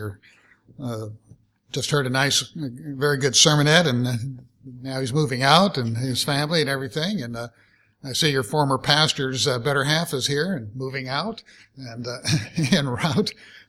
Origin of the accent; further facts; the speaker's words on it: Tigard, Oregon, United States; I grew up out here in Tigard, went to Tigard High School, Portland State, for a couple of years